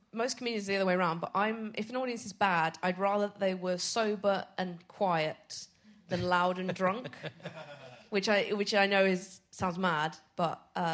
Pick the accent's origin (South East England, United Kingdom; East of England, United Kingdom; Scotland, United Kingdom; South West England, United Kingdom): Scotland, United Kingdom; Edinburgh; because I'm from Edinburgh